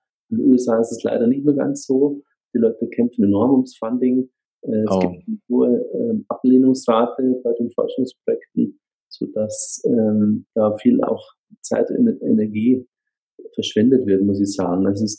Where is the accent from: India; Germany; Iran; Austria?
Germany; Munich, Bavaria; born there; Ja, also ich bin in München geboren